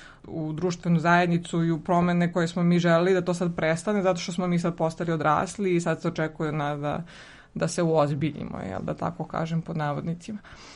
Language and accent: Serbian; Serbia